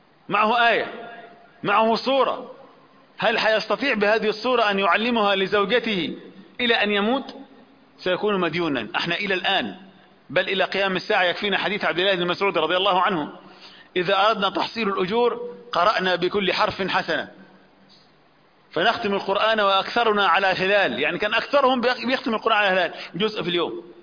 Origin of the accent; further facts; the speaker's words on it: Upper Egypt, Egypt; أقول مثلا عندنا في الصعيد